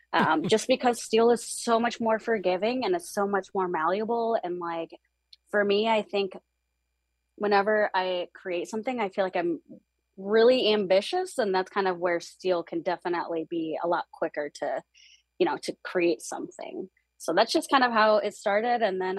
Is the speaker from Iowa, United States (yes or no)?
no; Traverse City, Michigan, United States; And growing up in Traverse City, Michigan, it was always told to us